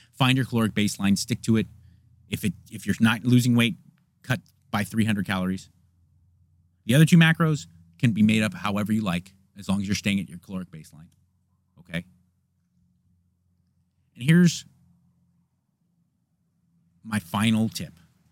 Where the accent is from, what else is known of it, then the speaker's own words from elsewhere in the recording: United States; And I know, I'm an American. I want what I want, and I want it quick.